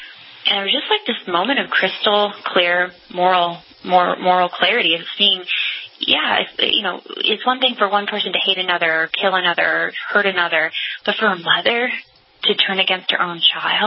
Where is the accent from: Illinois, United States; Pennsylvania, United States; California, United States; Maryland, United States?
California, United States; San Jose; And I'm one of 8 kids, so I'm from San Jose, California.